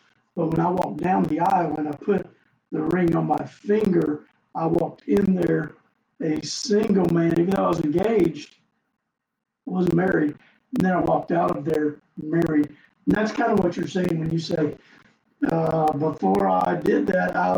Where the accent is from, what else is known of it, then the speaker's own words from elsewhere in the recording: Florida, United States; Like, I grew up in Florida, but you know, we're still fighting.